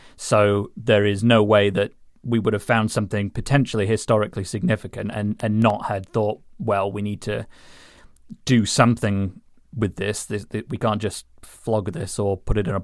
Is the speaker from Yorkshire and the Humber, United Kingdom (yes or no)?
yes; Rotherham, Yorkshire and the Humber, United Kingdom; I mean, I grew up in Rotherham, so it was probably just old knives discarded from local murderers and things like that.